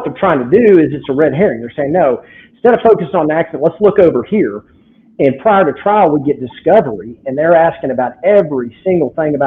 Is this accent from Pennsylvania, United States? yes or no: no; Amarillo, Texas, United States; now in San Antonio, United States; I'm based in San Antonio, Texas. Our company is Double Diamond Transport. I grew up in Amarillo, Texas. So that's probably why I sound like a redneck.